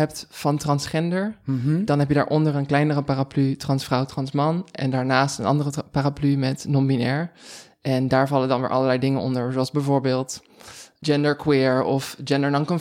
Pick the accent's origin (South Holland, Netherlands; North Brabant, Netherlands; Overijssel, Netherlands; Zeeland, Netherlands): South Holland, Netherlands; Maasland; now in Amsterdam, Netherlands; Ik ben 25. Ik kom origineel uit Maasland. Dat is een heel klein dorpje in de buurt van Rotterdam. En daar heb ik tot mijn 18e gewoond. En daarna ben ik naar Amsterdam verhuisd.